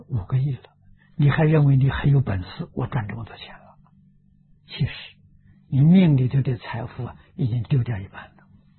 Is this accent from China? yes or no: yes; Anhui, China; 我是安徽人，徽商在历史上相当辉煌的啊